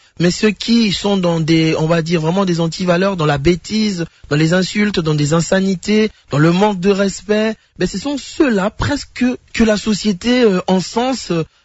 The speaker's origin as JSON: {"language": "French", "country": "DR Congo", "said": "je pense qu'en tant que Congolais, nous sommes tous nés avec cet ADN de l'amour de notre pays, cet ADN de vouloir transformer la RDC"}